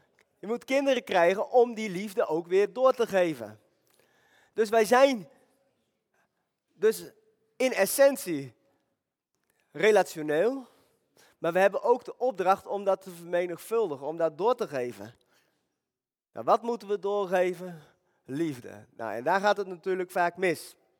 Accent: Netherlands; Nou, ik ben een Nederlander.

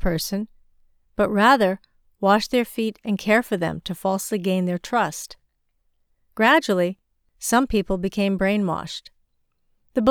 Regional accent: China; in my hometown in China

